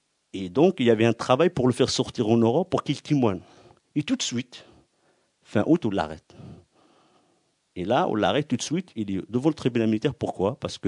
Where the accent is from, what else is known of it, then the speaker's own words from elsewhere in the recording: Western Sahara; chez nous au Sahara occidental